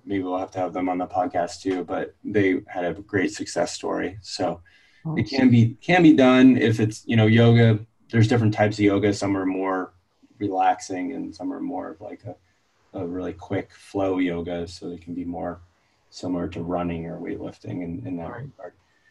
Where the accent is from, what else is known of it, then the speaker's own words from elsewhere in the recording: New England, United States; So like for me, I grew up in Northern New England